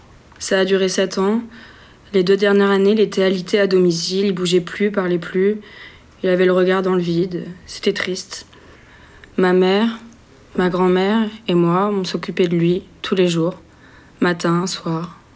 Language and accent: French; Nantes, Pays de la Loire, France; moved away as an adult; now in Brussels, Belgium; je suis étudiante à la CAMM en photo et je suis originaire de Nantes. Je suis arrivée à Bruxelles en septembre.